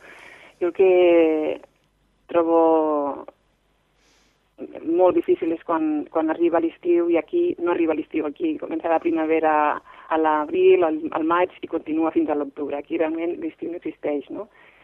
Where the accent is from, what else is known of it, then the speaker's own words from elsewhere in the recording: Falset, Catalonia, Spain; now in Ireland; als meus fills, doncs d'on vinc jo, d'on soc jo, les tradicions, m'agrada molt que segueixin totes les tradicions de Falset, no?